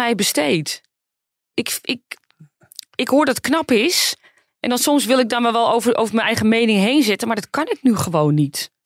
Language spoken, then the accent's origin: Dutch; Zaanstad, North Holland, Netherlands; accent: Zaans; ik ben gewoon hier geboren en getogen, en je hoort mijn Zaanse tongval